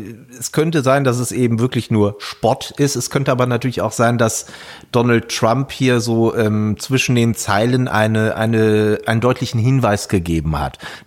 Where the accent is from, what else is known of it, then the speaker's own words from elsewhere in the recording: United States; als Amerikaner, so als Meinungsfreiheits, in Anführungsstrichen, Fetischist